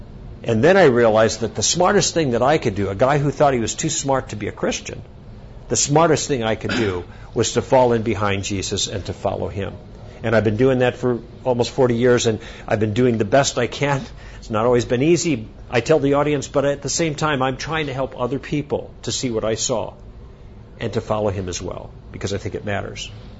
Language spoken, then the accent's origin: English; Chicago, Illinois, United States; Now, I live in the West Coast. Northern Wisconsin's in the Midwest. But I grew up in Chicago.